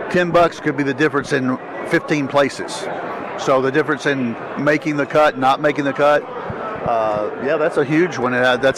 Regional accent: Kentucky, United States; I grew up in Kentucky, and I've had a granddaughter there now, so I've got to stay.

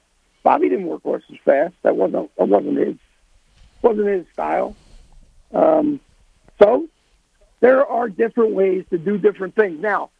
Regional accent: Pennsylvania, United States; And of course, I grew up right there on Juniper Street, right next to the water ice stand, Juniper and Oregon.

